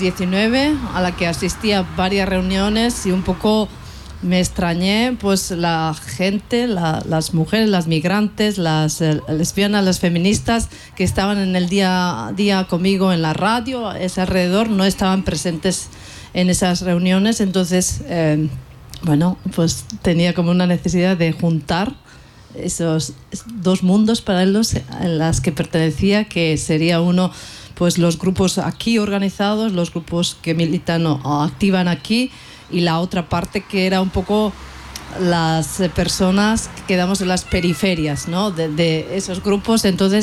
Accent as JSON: {"language": "Spanish", "region": "Basque Country", "country": "Spain", "said": "también yo que vengo de Euskal Herria, País Vasco"}